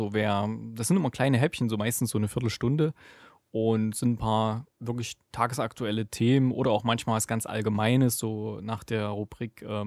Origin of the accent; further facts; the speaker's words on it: Thuringia, Germany; Und ich komme ja aus Thüringen und ich denke mal, bei mir hört man es vielleicht so ein bisschen